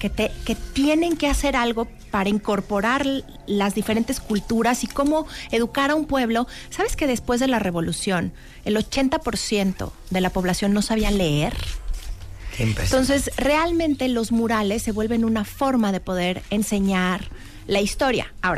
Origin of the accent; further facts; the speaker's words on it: Mexico; Yo creo como mexicanos que podemos ir sumando a nuestras tradiciones